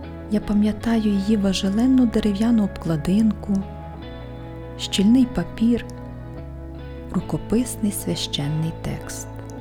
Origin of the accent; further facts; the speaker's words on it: Ternopil, Ternopil Oblast, Ukraine; now in Bergamo, Italy; Створювала їх у моєму рідному Тернополі. І зараз створюю їх тут, у Бергамо.